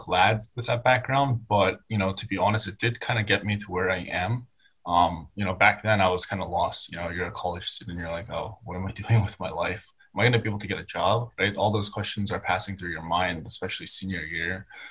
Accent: Long Island, New York, United States; also born or lived in Wisconsin; Yeah, so technically born in New York City, and then ended up growing up in Long Island. Later, I actually am technically a dual citizen, so Canadian-American, but my parents are Korean.

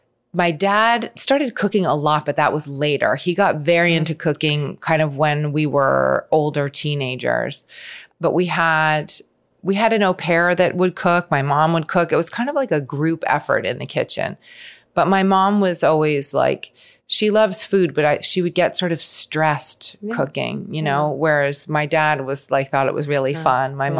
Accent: Los Angeles, California, United States; born or raised there; also born or lived in New York City / Santa Monica

